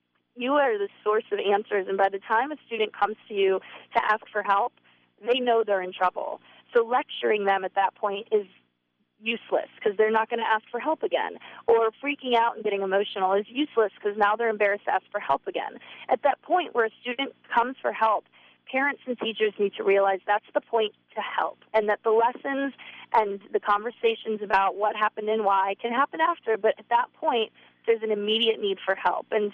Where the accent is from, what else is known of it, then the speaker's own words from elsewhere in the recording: Rochester, United States; Obviously, Rochester is one of my first goals because that's my hometown.